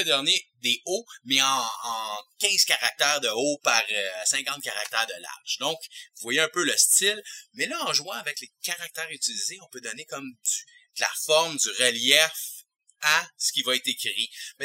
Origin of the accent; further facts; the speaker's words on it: Quebec, Canada; En tant que Québécois, la seule chose qui manque présentement